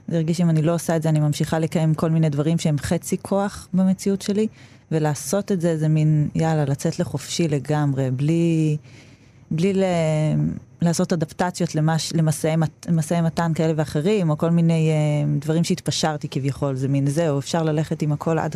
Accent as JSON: {"language": "Hebrew", "town": "Herzliya", "region": "Tel Aviv District", "country": "Israel", "tie": "born or raised there"}